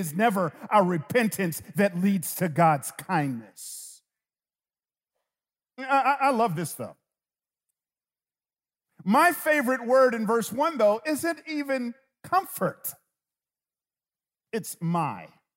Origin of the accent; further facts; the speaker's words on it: Atlanta, Georgia, United States; I grew up in Atlanta, Georgia Bulldogs fan, man, and golly.